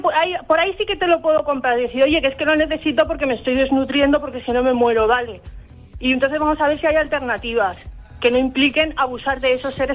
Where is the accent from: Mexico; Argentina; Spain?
Spain; Barcelona, Catalonia; A vosotros, de Barcelona.